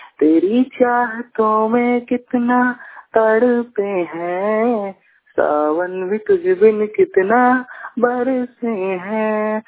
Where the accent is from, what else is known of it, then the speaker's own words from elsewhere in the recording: Baraha, Madhya Pradesh, India; मैं बराहा गांव से हूँ, जिला रीवा मध्य प्रदेश।